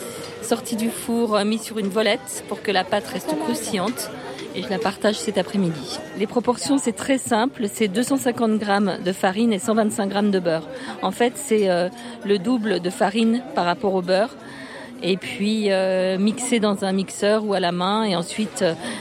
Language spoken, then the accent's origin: French; Nancy, Grand Est, France; now in Paris, France; j'habite Paris depuis 20 ans et avant je suis Lorraine, je suis nancéenne.